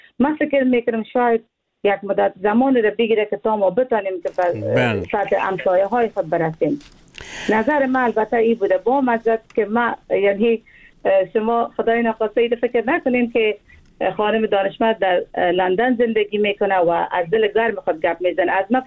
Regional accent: Afghanistan; من یک افغان هستم

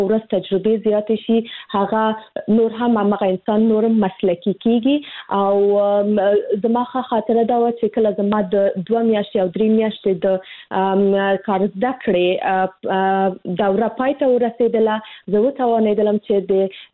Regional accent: Kabul, Afghanistan; زه خو د کابل کې زیږیدلې یم، د کابل ولایت څخه یم

